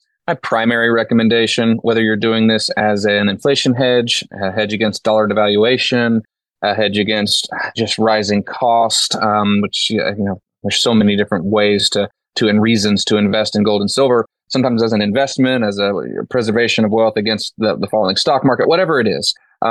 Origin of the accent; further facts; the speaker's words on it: Washington, United States; I grew up in Washington State. No running water or electricity till I was about 15 years old.